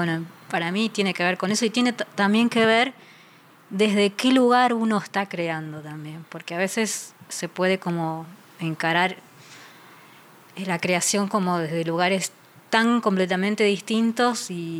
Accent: Buenos Aires, Argentina; born there; Yo nací acá en Capital Federal, Buenos

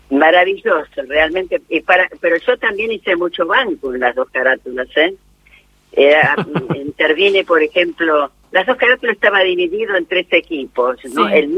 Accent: Argentina; nosotros somos dramaturgos argentinos

